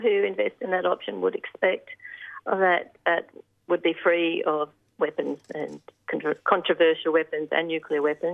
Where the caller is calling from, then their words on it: Castlemaine, Victoria, Australia; I'm joining you from Jarrah country, land that was never ceded in Castlemaine.